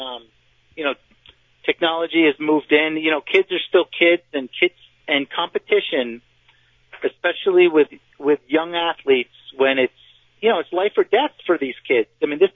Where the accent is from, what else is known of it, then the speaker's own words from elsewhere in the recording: United States; Oh no, that's what makes it great being an American, you know, and being able to be involved in community.